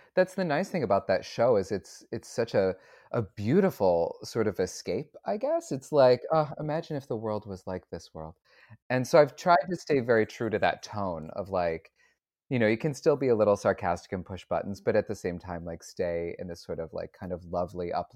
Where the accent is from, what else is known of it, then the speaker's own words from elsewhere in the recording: Syracuse, New York, United States; And luckily I grew up in Syracuse, New York, which has a lot of regional and local theater.